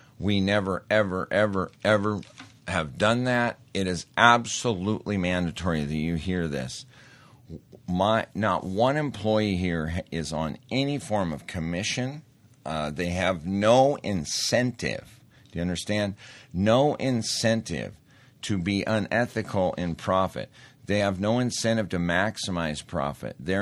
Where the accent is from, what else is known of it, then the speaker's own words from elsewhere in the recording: Montana, United States; I grew up in Montana. I've got a pretty assertive speech pattern.